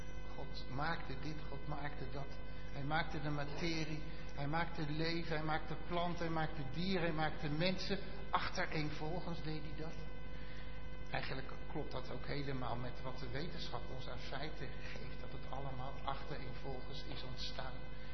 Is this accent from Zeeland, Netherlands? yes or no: no; Amersfoort, Utrecht, Netherlands; ik kom uit Amersfoort, dat is zo'n bolwerk van geïnformeerde